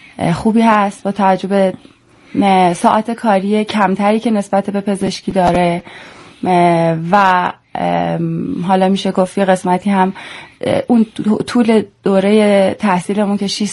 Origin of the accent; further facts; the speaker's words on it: Tehran, Tehran Province, Iran; بله، من تهرانی هستم، متولد تهران هستم.